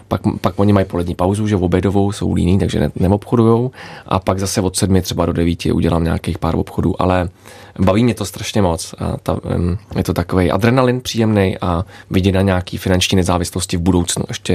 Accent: Hradec Králové, Hradec Králové Region, Czechia; born there; No, tak je to moje rodné město, ale oblíbené taky.

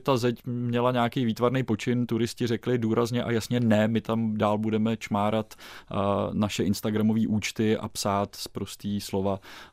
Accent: Prague, Czechia; protože si vždycky říkám, že jako Pražák můžu Prahu tvrdě kritizovat

